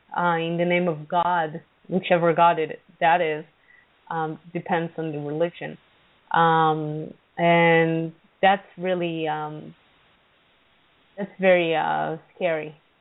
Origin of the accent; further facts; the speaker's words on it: Israel; just because I'm from Israel and I'm an Israeli person